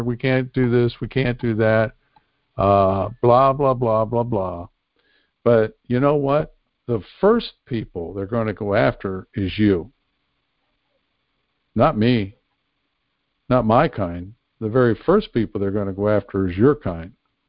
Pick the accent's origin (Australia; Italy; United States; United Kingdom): United States; Pennsylvania; the Trump rally in Western Pennsylvania, which is my home state.